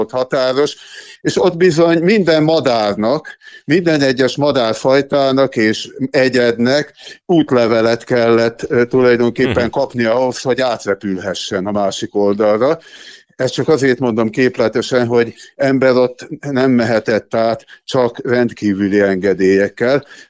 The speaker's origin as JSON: {"language": "Hungarian", "town": "Gyöngyös", "region": "Heves", "country": "Hungary", "said": "Én gyöngyösi származású vagyok, mátrai. Ennek ellenére a választott szülőhazám Szabolcs-Szatmár Bereg megye"}